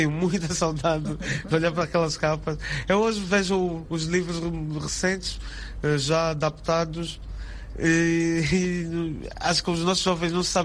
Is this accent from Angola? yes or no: yes; Luanda, Angola; Eu cresci quase toda a minha vida, tirando uns anos ou os outros que me afastei, mas cresci sempre na Baixa de Luanda